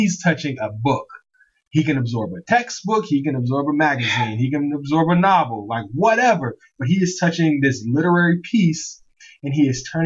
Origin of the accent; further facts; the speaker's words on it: Chicago, Illinois, United States; I remember, I'm from Chicago.